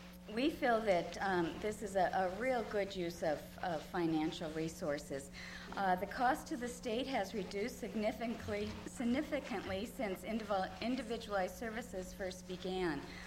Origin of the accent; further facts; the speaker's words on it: Fairbanks, Alaska, United States; I'm from Fairbanks.